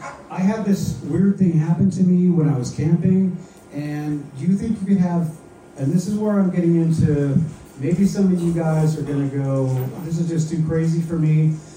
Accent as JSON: {"language": "English", "town": "Sequim", "region": "Washington", "country": "United States", "tie": "born or raised there", "said": "And I grew up in Squim, Washington. I don't know if you know anything about Squim, but we had cows."}